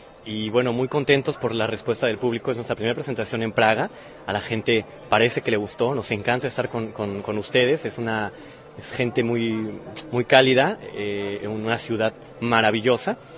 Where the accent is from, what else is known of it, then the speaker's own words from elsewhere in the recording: Orizaba, Veracruz, Mexico; Venimos de México, de Orizaba, Veracruz.